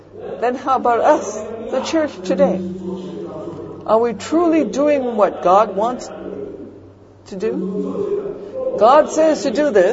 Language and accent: English; United States; I'm an American. I'll open another one tomorrow.